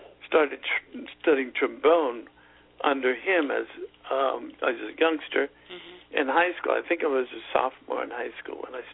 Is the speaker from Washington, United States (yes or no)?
no; East Moline, Illinois, United States; Grew up there. A place, it's actually called the Quad Cities